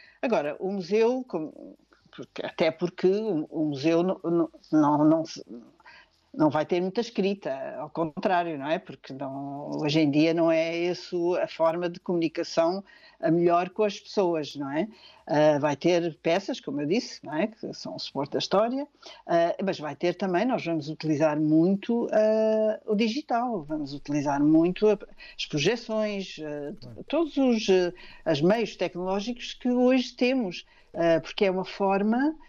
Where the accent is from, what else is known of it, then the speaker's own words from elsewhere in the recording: Portugal; Judeus em Portugal, claro, estou em Portugal, sou portuguesa.